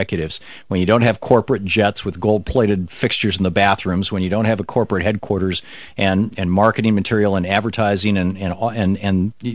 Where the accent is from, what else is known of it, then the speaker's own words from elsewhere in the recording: Lansing, Michigan, United States; I grew up in Lansing, Michigan.